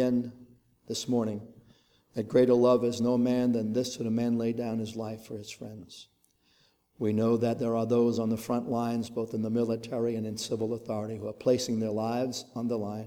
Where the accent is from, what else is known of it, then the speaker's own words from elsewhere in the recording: Brooklyn, New York, United States; Growing up in Brooklyn, New York, being Italian, that was a very chosen profession of my nationality back in those days.